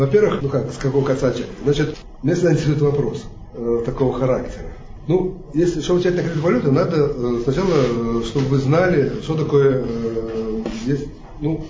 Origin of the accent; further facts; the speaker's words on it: Baku, Azerbaijan; оказалось, что не бакинцы там, а мы тоже из Баку